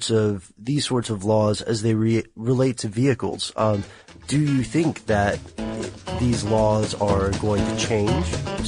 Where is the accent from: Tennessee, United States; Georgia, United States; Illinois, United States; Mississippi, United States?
Tennessee, United States; I'm from Tennessee, so. I always kind of thought it was normal growing up.